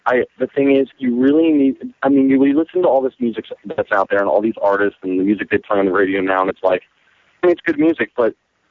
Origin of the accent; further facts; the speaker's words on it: New Jersey, United States; moved away as an adult; also born or lived in New York City; now in Los Angeles, United States; when I moved to Los Angeles, I lived in New York City after I grew up in Jersey, and I moved to New York City, and then once I came to LA.